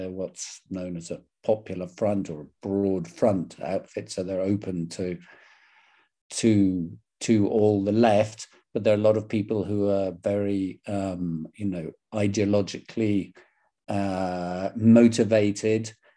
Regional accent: United Kingdom; I'm British.

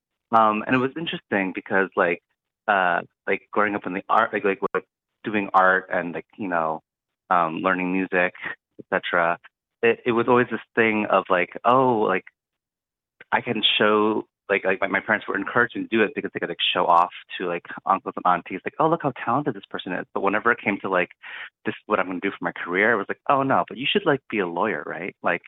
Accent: Potomac, Maryland, United States; So I also was born in the D.C. area, grew up in Potomac, Maryland. I grew up in a conservative evangelical Christian home

